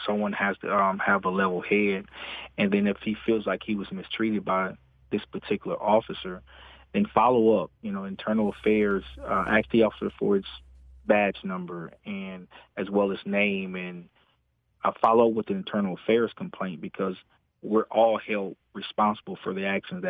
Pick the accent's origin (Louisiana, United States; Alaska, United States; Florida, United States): Louisiana, United States; New Orleans; growing up in New Orleans and being, you know, of course, a law enforcement officer, I get it from both ends, you know.